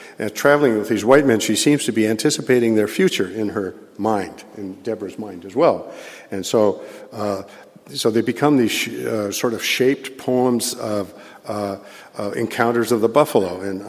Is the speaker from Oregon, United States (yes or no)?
no; Montana, United States; born there; We're both from the Flathead Nation. I was born there, and my family had been, you know, living on Flathead soil for 100-some years.